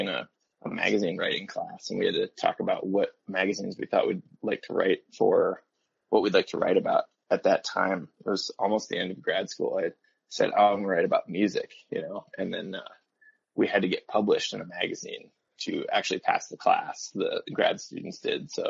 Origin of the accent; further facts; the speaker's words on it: Iowa, United States; moved away as an adult; now in Missoula, United States; Boy, I grew up in a bunch of small towns around Iowa, actually, and then went to college. I left Iowa for grad school.